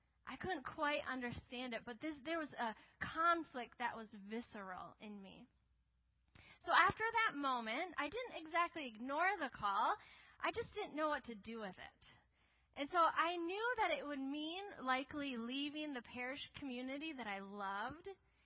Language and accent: English; Minnesota, United States; I already know what snow is like because I grew up here in Minnesota.